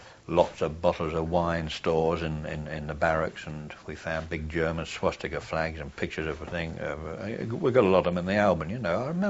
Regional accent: Ireland; Now, we come from Ireland, of course, we have that divide in Ireland the same way

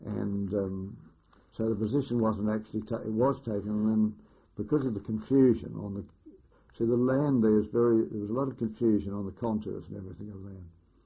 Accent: Australia; So it wasn't common knowledge that we were Australians until a later date.

